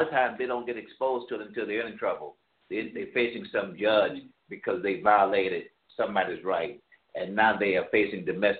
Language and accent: English; Mobile, Alabama, United States; And sometime down south again, and I'm from down south. I'm from Alabama, Mobile, and Mississippi, in that area.